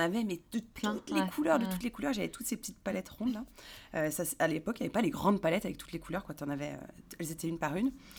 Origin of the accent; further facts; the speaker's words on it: Paris, Île-de-France, France; quand on vient de Paris, on côtoie beaucoup de Parisiens, parce qu'on a grandi avec eux.